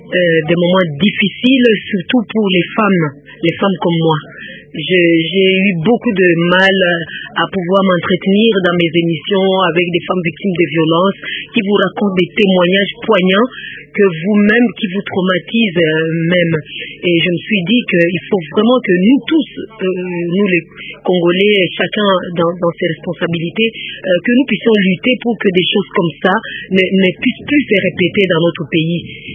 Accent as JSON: {"language": "French", "country": "Chad", "said": "Je viens du Tchad, où j'ai échappé de justesse à la guerre"}